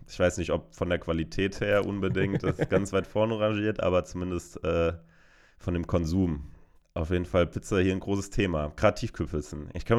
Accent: Karlsruhe, Baden-Württemberg, Germany; bei Karlsruhe, also in Karlsruhe, in meiner Heimatstadt, gibt es einen sehr guten Dönerladen direkt um die Ecke.

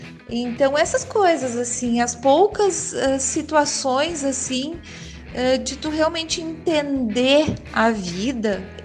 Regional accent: Sapiranga, Rio Grande do Sul, Brazil; eu sou de Sapiranga, tenho 52 anos

